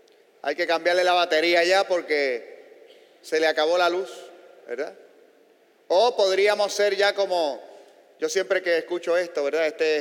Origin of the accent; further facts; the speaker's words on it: Carolina, Puerto Rico; Yo en mi niñez, aquí en Villa Carolina, la luz se iba con bastante frecuencia